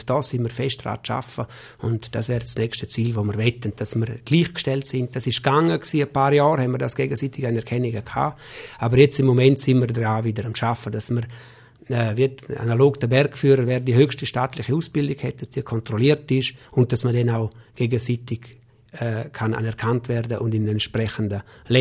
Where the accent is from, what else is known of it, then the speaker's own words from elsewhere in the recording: Switzerland; Als Schweizer hat man immer die Chance, dass man ein bisschen Sprache kann. Man ist gewöhnt, mit vier Kulturen umzugehen